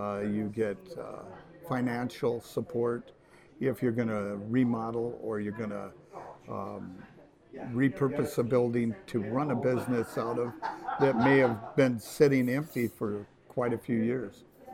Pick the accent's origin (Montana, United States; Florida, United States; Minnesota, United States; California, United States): Montana, United States; now in North Dakota, United States; I grew up in Montana, in that just across the border. Went to high school, graduated, came to North Dakota to get my education.